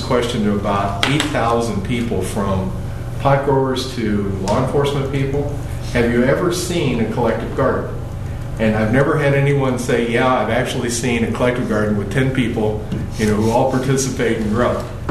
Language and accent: English; Missouri, United States; I mean, I grew up in Missouri where, I mean, you know, the railroad tracks, just because of the hemp plants.